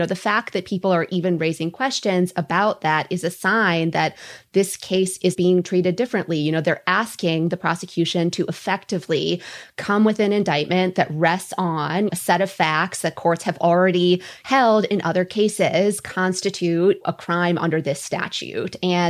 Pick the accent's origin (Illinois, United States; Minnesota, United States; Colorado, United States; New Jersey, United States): Minnesota, United States; I don't know if that's because I'm Minnesotan or not a TV lawyer